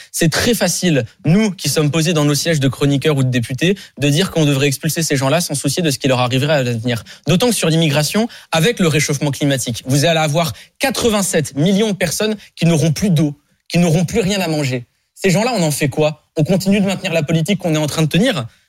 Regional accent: Île-de-France, France

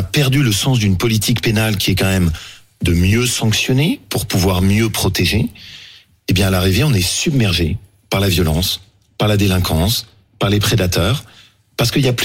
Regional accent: Le Chambon-sur-Lignon, Auvergne-Rhône-Alpes, France; chez moi en Haute-Loire, au Chambon-sur-Lignon.

